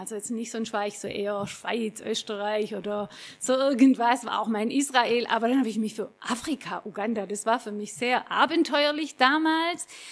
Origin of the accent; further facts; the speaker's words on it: Baden-Württemberg, Germany; Ich bin groß geworden im Nordschwarzwald, wie ich schon gesagt habe, und bin dort auch in Kinderkirche, Jungschar und Teenie-Kreis gegangen, bin groß geworden in der evangelischen Kirchengemeinde und auch in der Liebenzeller-Gemeinschaft.